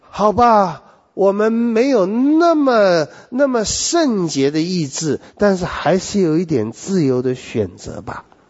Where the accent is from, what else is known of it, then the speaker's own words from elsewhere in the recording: China; 这个话呢也可以用在我们中国人另外一句话，天下无难事，只怕有心人。